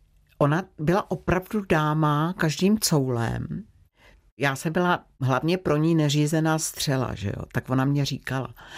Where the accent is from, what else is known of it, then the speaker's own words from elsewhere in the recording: Medlešice, Pardubice Region, Czechia; Tak je to moje rodiště, prožila jsem tam v podstatě dětství